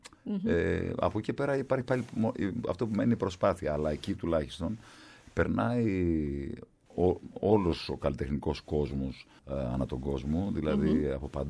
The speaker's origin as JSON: {"language": "Greek", "country": "Greece", "said": "είμαι από την Ελλάδα και σας παρακολουθώ"}